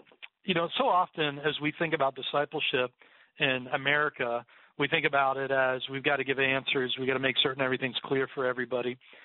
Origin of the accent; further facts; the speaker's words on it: United States; am I only a Christian because I grew up in the United States and my parents were Christians?